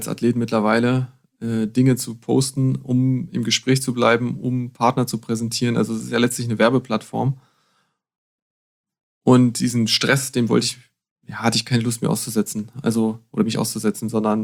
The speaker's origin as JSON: {"language": "German", "region": "Lower Saxony", "country": "Germany", "tie": "born or raised there", "said": "ich bin im Harz aufgewachsen"}